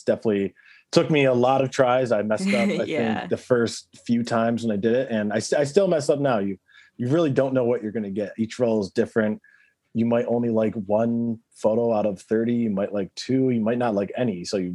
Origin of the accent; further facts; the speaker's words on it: Buffalo, New York, United States; I'm from Buffalo, New York.